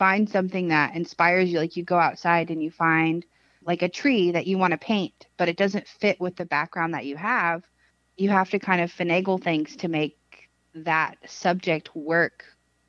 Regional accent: Louisiana, United States; I think really growing up in Louisiana, there's not a whole lot to look at.

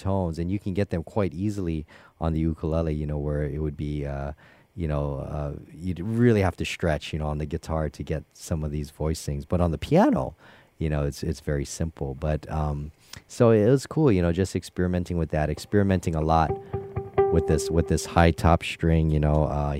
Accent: Hawaii, United States; just it's something that like we, you know, I grew up doing in Hawaii.

